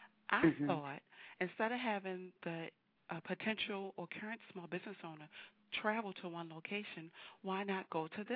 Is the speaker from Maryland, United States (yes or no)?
yes; Baltimore, Maryland, United States; I am originally from Baltimore, born and raised.